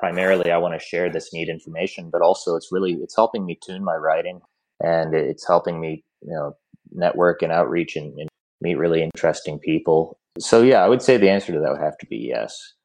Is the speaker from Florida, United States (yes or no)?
yes; Florida, United States; I'm from Central Florida, and I grew up just an hour or two from Kennedy Space Center and Cape Canaveral